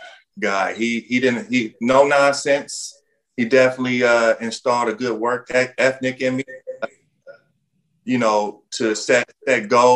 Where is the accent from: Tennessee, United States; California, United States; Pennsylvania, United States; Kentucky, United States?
California, United States; Inglewood; You know, I grew up in Inglewood. You know, that's where everything started. I was on the outskirts of Inglewood